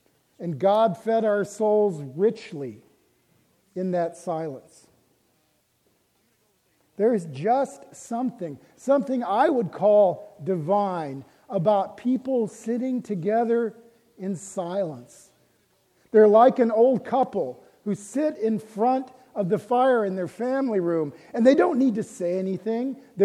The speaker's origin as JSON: {"language": "English", "region": "Texas", "country": "United States", "said": "I'm from Texas. This is really hard."}